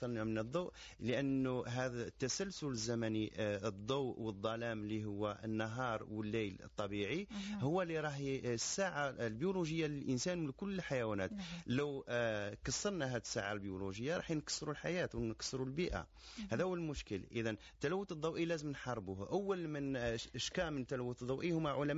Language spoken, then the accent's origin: Arabic; Algeria; وهذا نعتز به كجزائريين أنه نعم.